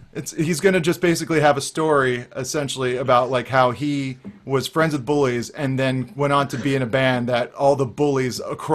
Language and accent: English; San Diego, California, United States; It represents all aspects of my strange existence, including growing up in San Diego suburbia as a disaffected teenage skateboarder.